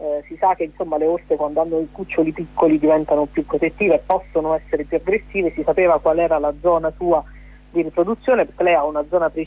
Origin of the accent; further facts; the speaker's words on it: Abruzzo, Italy; io sono abruzzese e, come in Abruzzo, molti dei trentini aprono la porta e si trovano nei boschi